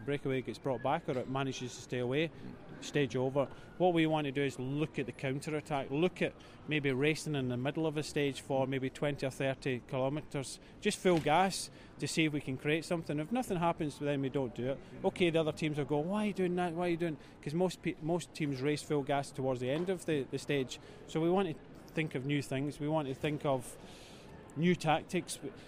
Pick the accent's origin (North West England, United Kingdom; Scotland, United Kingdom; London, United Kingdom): Scotland, United Kingdom; But as a Scot, what I wanted to do is, I'm equal.